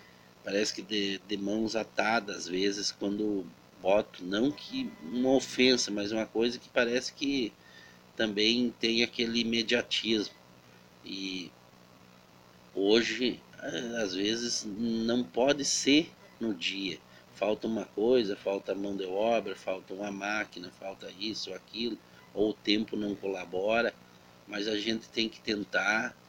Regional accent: Campos Borges, Rio Grande do Sul, Brazil; somos de Campos Borges, queremos que essa cidade se torne cada vez melhor.

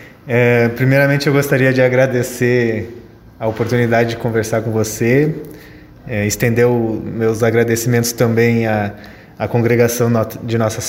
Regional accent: Canoas, Rio Grande do Sul, Brazil; Eu sou natural de Canoas

